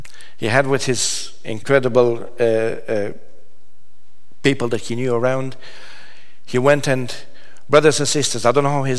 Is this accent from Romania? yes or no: yes; Târgu Jiu, Gorj, Romania; I was telling you that on that journey back from Bucharest to Târgu Jiu, to my hometown, on the train, at about 6 o'clock in the evening